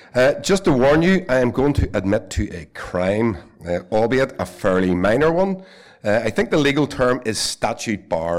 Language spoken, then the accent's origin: English; Belfast, Northern Ireland, United Kingdom; I grew up in Rugby Avenue in the Holy Lands area near Queen's University.